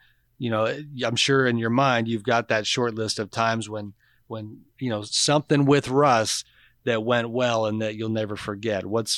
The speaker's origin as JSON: {"language": "English", "region": "California", "country": "United States", "tie": "born or raised there", "said": "Like, I mean, I'm a West Coast dude. I grew up in California."}